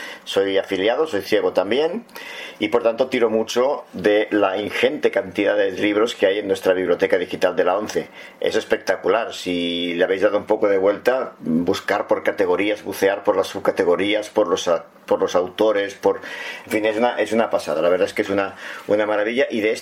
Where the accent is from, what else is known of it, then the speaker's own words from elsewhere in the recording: Catalonia, Spain; aquí en Cataluña, que es de donde soy yo, porque aquí es una fiesta muy muy grande.